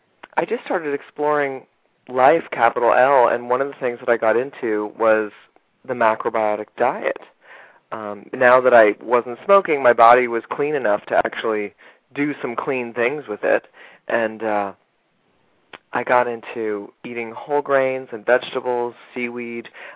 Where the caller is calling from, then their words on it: Toronto, Ontario, Canada; I'm calling from Toronto.